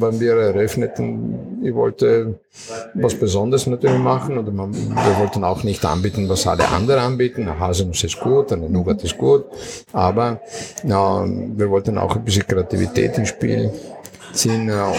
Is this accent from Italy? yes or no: yes; Trieste, Friuli-Venezia Giulia, Italy; weil ich komme aus Triest und damit Kaffee